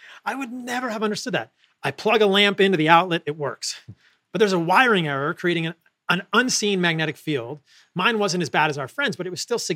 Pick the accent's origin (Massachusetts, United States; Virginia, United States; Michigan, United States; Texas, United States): Virginia, United States; Vienna; I remember when I was growing up in Vienna, Virginia, there was a trail called the W-O-N-D bike trail